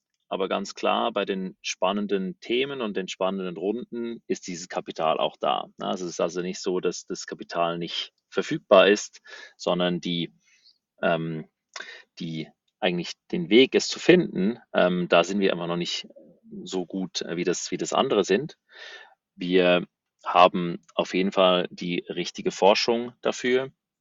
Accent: Switzerland; als Schweizer, wie du richtig gesagt hast, und aber auch Europäer

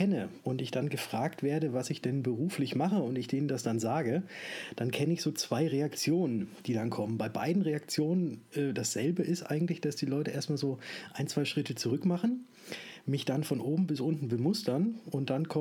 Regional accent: Würzburg, Bavaria, Germany; ich komme aus Würzburg und bin Versicherungsmakler.

